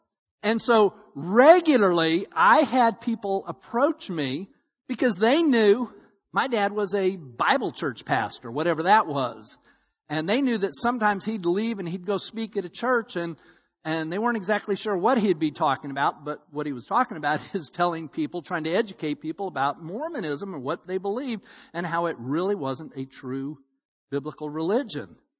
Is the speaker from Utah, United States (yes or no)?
yes; Salt Lake City, Utah, United States; You know, I grew up in Salt Lake City, Utah.